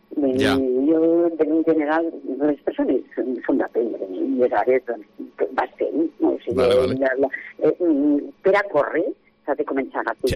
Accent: Catalonia, Spain; sense ser experta, com a catalana parlant, com a catalana, etcètera

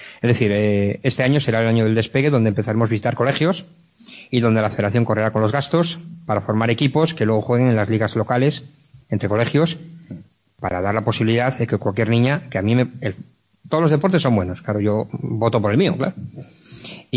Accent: Madrid, Community of Madrid, Spain; aunque yo soy de Madrid.

